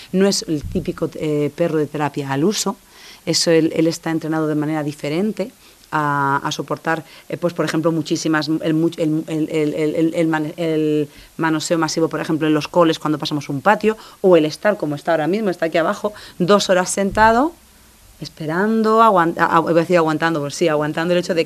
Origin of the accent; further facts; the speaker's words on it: Jumilla, Region of Murcia, Spain; es en mi tierra, ¿no? Es en Jumilla